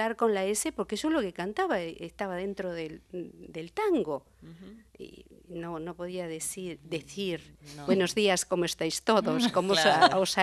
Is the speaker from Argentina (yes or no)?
no; Spain; soy de Aries, además de española